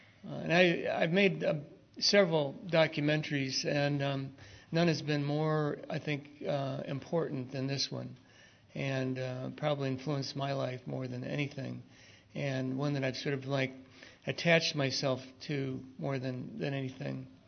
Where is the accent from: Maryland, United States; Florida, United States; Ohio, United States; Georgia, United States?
Ohio, United States; I'm from Ohio, just a young man from Ohio, came out here west and been teaching at the university, teaching filmmaking.